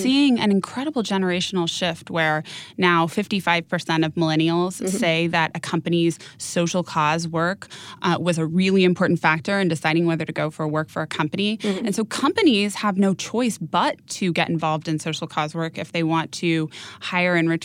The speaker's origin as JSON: {"language": "English", "town": "Napa", "region": "California", "country": "United States", "tie": "born or raised there", "said": "So I was raised in a small town. I was raised in Napa. My grandparents moved there when it was prune country, long before it was wine country."}